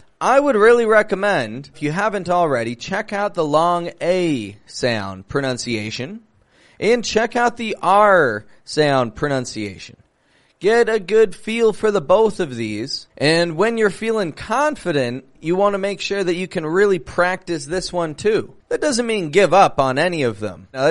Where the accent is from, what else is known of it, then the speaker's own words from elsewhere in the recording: Toronto, Ontario, Canada; I'm from Toronto, Canada, and just moved in to a new house not too far away, just on the other side of the city here.